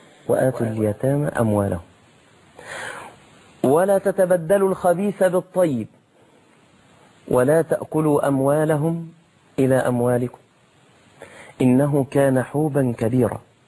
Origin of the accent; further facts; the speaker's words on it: Egypt; بحتش دي يعني معلش ده عندنا في مصر